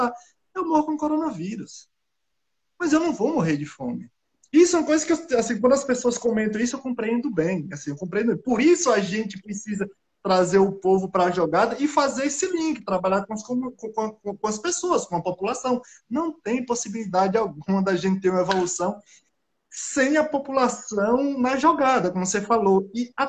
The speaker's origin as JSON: {"language": "Portuguese", "region": "Northeast Region", "country": "Brazil", "said": "Desculpa, eu sou nordestino também"}